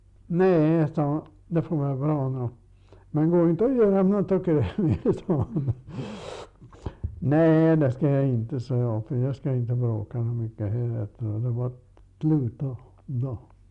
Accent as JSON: {"language": "Swedish", "town": "Moviken", "country": "Sweden", "said": "Jag kommer från Moviken, jag då flyttade därifrån. För jag flyttade till Östavallen för att arbeta där på såga."}